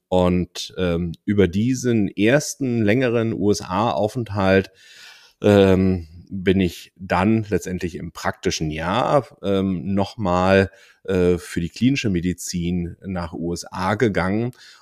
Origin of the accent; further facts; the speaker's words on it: Magdeburg, Saxony-Anhalt, Germany; Architektur hätte mich sehr interessiert, aber ich bin in Magdeburg aufgewachsen